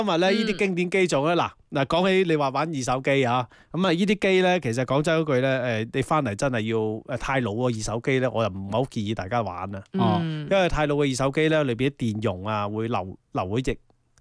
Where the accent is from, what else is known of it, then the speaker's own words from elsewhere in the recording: China; 我哋中国人好聪明嘅